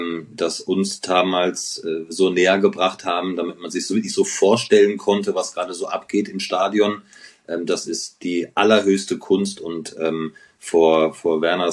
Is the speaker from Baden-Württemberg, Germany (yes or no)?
no; North Rhine-Westphalia, Germany; weil ich bin ja groß geworden in Ostwestfalen